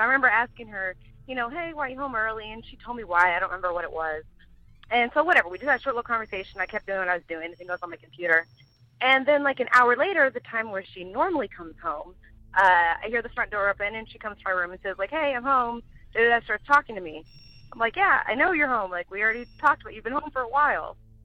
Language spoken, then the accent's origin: English; Houston, Texas, United States; I'm from Houston, Texas.